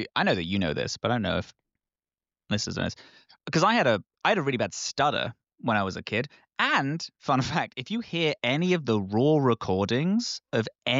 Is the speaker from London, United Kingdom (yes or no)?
yes; London, United Kingdom; accent: Cockney; because I grew up in Southeast London, they just knocked that accent. The proper Cockney accent that I was like getting was fully being out of me. And now I have a far more broad, people have called it a BBC accent.